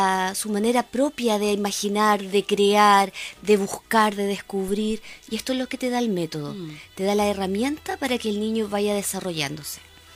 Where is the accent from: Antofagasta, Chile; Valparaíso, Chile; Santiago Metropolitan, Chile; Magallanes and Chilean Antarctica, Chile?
Santiago Metropolitan, Chile; Santiago; now in La Serena, Chile; Vengo de Santiago, estoy acá hace 2 años y medio